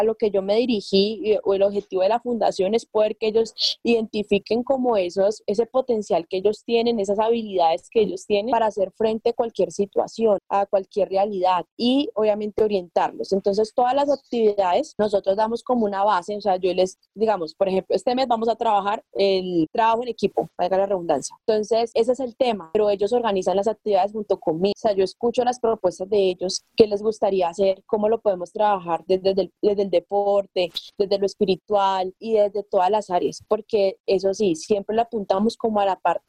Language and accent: Spanish; Cali, Valle del Cauca, Colombia; yo soy de aquí de Cali, yo tengo 21 años de edad. … yo soy psicóloga, ingresada a la San Buenaventura, de la Universidad de San Buenaventura de aquí de Cali.